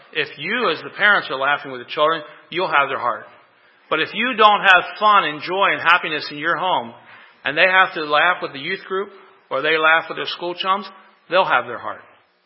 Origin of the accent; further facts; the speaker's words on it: Lancaster, Pennsylvania, United States; now in York, United States; We have back home in Lancaster. Well, I'm in York, right? So I say back home in Lancaster. We were raised in Lancaster.